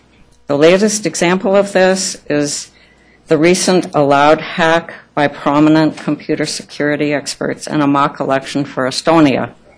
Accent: Colorado, United States; I'm from Boulder County.

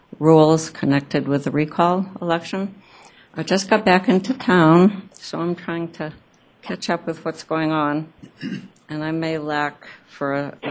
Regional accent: Boulder, Colorado, United States; from Boulder, Colorado.

